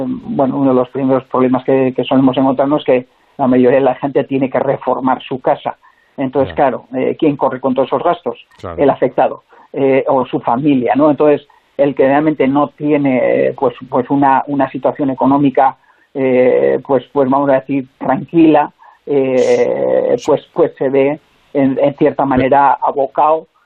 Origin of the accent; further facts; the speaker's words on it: Navarre, Spain; Sobre todo he hecho muchas en Cataluña y en Navarra, en mi tierra.